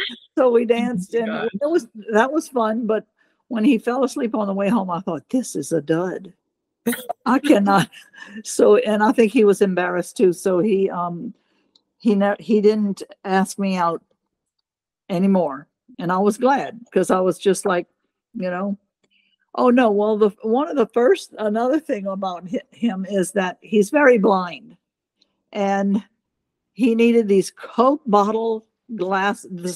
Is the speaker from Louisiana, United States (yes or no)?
yes; Louisiana, United States; Okay. I grew up in South Louisiana